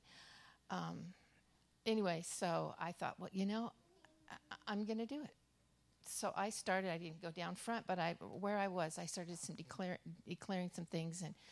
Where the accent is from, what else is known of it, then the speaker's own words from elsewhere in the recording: Texas, United States; I'm from Texas. I've been from all over, but right now I'm from Texas.